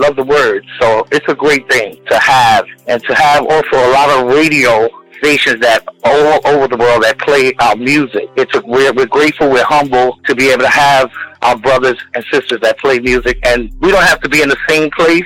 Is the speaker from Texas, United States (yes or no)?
no; New York City, New York, United States; As we talked before, yeah, I'm from New York City